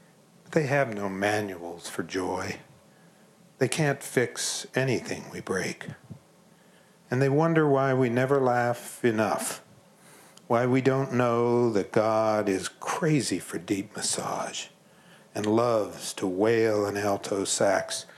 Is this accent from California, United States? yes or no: no; Pittsburgh, Pennsylvania, United States; I came from Pittsburgh. We have no Calvinists in Pittsburgh. There are no Calvinists in Pittsburgh.